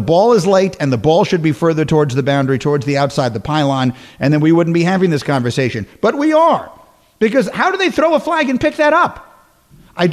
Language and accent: English; New York, United States; I'm from New York, but I'm not a Giant fan at all.